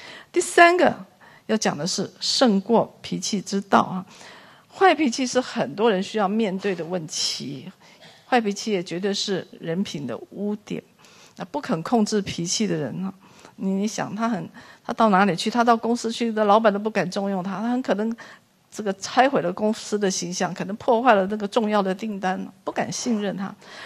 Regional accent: China

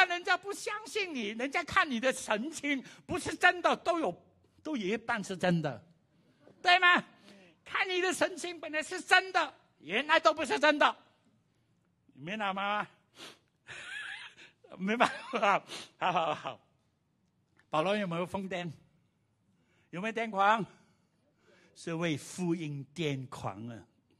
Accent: Vietnam; moved away; 我们从越南来，1975年，解放之后，我们说沦陷之后

